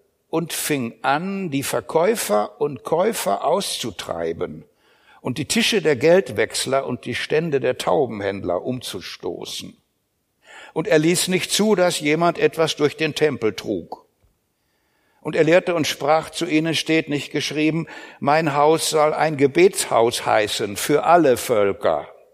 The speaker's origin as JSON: {"language": "German", "region": "Northern Germany", "country": "Germany", "said": "Also Karnevalet als Norddeutscher hatte ich da natürlich unheimlich Verstehensprobleme."}